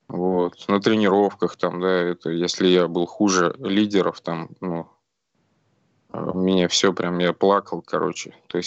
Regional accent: Orenburg, Orenburg Oblast, Russia; born there; Родился я в Оренбурге за 2500 километров отсюда.

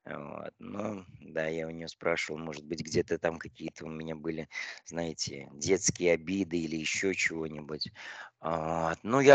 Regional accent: Daugavpils, Latgale, Latvia; я родился в СССР, и... Да, Латвия у нас была, в смысле, город наш, Даугавпилс, в Латвии он был

